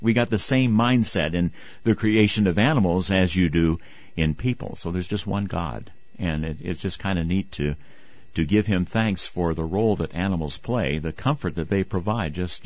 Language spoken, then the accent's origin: English; Kentucky, United States; I grew up in Kentucky. Crawfish was popular. We called them crawdads.